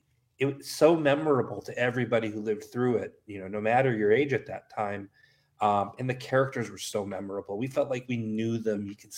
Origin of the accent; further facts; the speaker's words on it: Milwaukee, Wisconsin, United States; also born or lived in Brookfield; First of all, I love the Midwest. I grew up in Milwaukee and Brookfield.